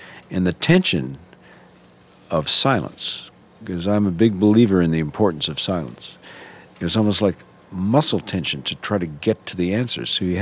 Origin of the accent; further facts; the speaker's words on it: California, United States; I think growing up in California and being exposed to jazz as young as I was, it had a huge impact